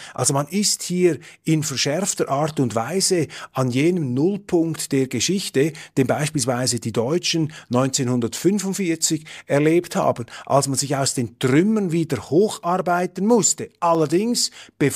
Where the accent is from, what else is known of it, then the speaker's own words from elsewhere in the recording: Switzerland; Und als Schweizer streue ich hier gleich mal noch eine ziemlich steile These an den Anfang.